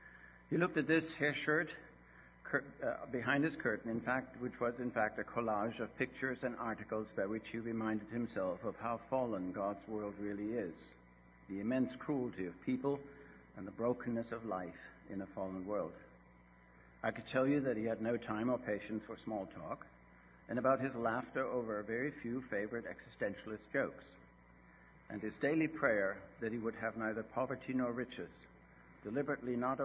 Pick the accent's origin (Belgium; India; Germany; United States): Germany; when he found out that I was actually from Germany